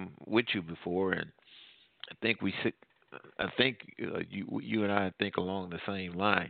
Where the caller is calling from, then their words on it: Louisiana, United States; I'm calling from Louisiana.